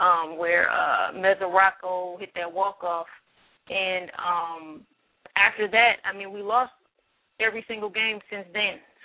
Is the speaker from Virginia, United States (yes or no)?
no; Cincinnati, Ohio, United States; I hail from Cincinnati, Ohio, and I've been a baseball fan, I would say since birth